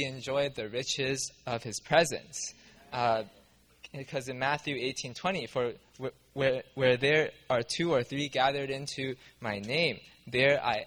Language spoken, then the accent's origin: English; Vancouver, British Columbia, Canada; from Vancouver.